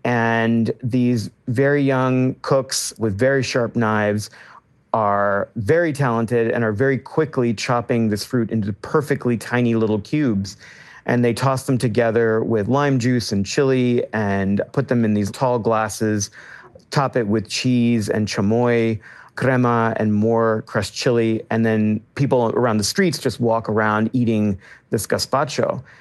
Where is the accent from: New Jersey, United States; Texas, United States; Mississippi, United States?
Texas, United States; Chicken and dumplings are something that I grew up with in Texas that my mom made.